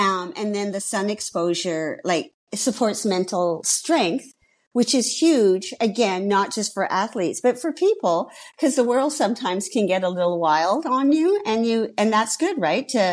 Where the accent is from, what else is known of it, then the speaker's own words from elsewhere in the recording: Canada; as a Canadian, it's always neat when you're at a destination outside of your country, you see another Canadian.